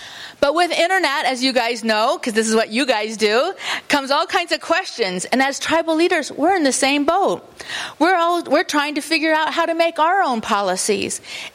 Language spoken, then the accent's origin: English; Haines, Alaska, United States; I come from the Raven House, the Raven Sockeye House, and I come from Deshu, a small village in Alaska, which means the end of the trail. But in non-native terms, they call it Haines, Alaska.